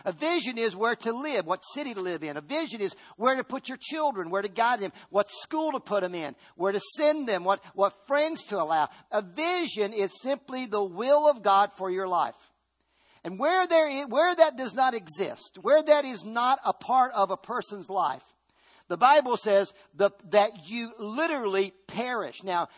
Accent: Virginia, United States; I grew up in Virginia on a farm. And when I was little, we had a mule.

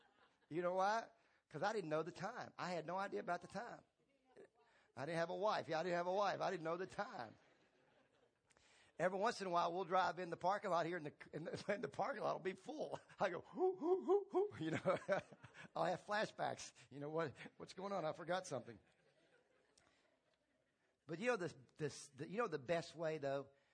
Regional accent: Tennessee, United States; one of the keys we used to do when I grew up in Tennessee is my dad and my brother loved to watch wrestling.

